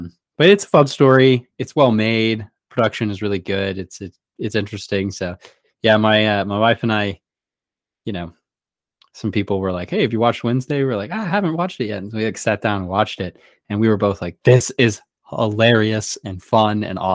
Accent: Sydney, New South Wales, Australia; I'm from Sydney, so I won't say anything bad about people from Melbourne

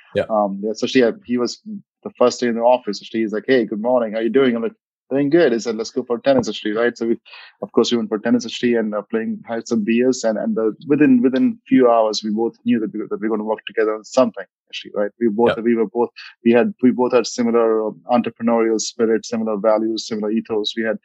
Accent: India; English is a second language; moved away as an adult; now in United States; as you can see from my accent, I'm from India, actually. So I grew up in India. Father was in Air Force. So we were all over the place in India, and did my bachelor's back home.

